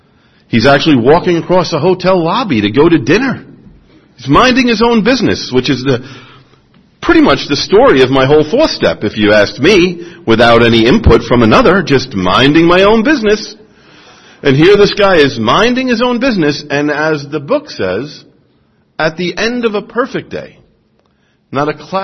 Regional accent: New York City, New York, United States; But I grew up Irish Catholic in New York City, and that does not make me an alcoholic.

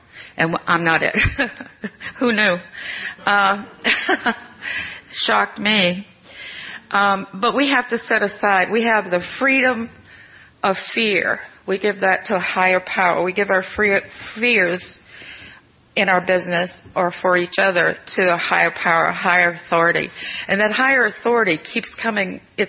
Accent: Maine, United States; I grew up in Maine, and Maine is surrounded by Canada, and you speak French there. Well, I didn't ever learn French. I'm not good at languages

